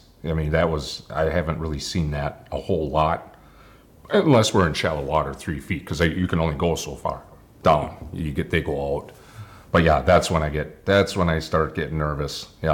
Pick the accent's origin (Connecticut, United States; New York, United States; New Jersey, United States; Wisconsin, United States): Wisconsin, United States; Pipe; And I grew up in Pipe, Wisconsin.